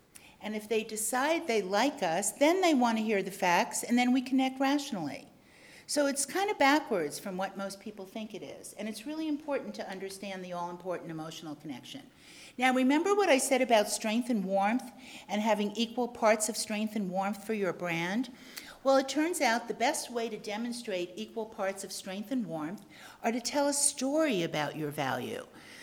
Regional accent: New York, United States; Well, I am from New York, and I do talk fast

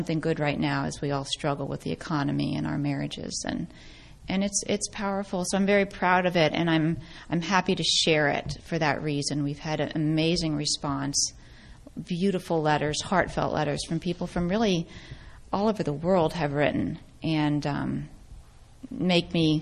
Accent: East Coast, United States; moved away; I'm from the East Coast originally. So when we moved out and you're surrounded by all of these creative people, it is inspiring.

